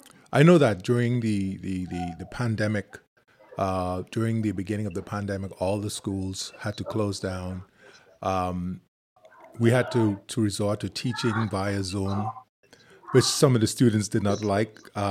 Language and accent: English; Freeport, Grand Bahama, Bahamas; And then you moved down to my hometown, which is in Grand Bahama, which is in Freeport.